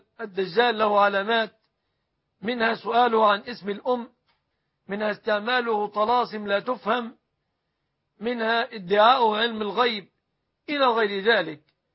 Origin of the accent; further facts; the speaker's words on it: Egypt; أسأل الله أن يحفظ بلادنا مصر